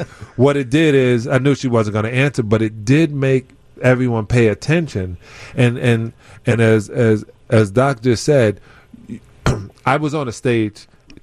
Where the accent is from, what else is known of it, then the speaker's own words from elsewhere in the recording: Brooklyn, New York, United States; I'm from Brooklyn, New York.